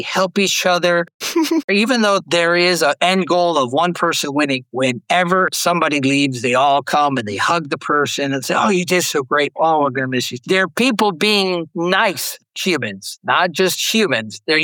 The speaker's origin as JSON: {"language": "English", "region": "Arizona", "country": "United States", "said": "My home state."}